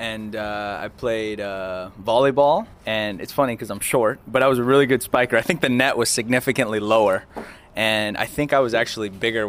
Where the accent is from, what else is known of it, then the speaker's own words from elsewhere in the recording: Pembroke Pines, Florida, United States; Well, I was born in Miami, Florida, and then I was raised about 15 minutes north in a town called Pembroke Pines.